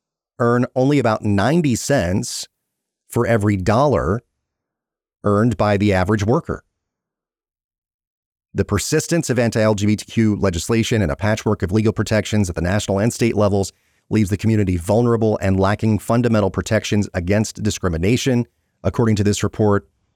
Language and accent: English; the South, United States; I can attest to that, especially growing up in the South.